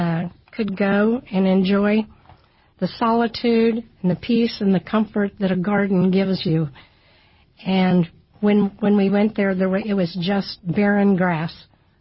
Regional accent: Kansas City, Kansas, United States; also born or lived in South Dakota; Well, I was born in South Dakota. I grew up a poor kid in KCK. And I've lived my whole life in the Kansas City area.

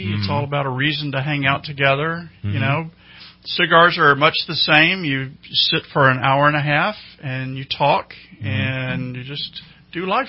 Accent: Tennessee, United States; Yeah, so I'm from Tennessee.

